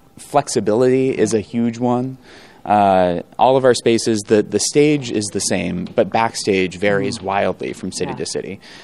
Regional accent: Chicago, Illinois, United States; I grew up here in Chicago. I'm one of the stage managers on the Frozen tour. Went to school up at DePaul University up in Lincoln Park.

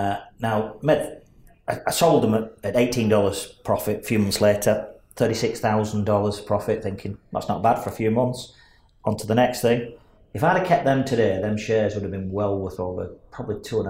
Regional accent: Burnley, North West England, United Kingdom; I'm just here from Burnley.

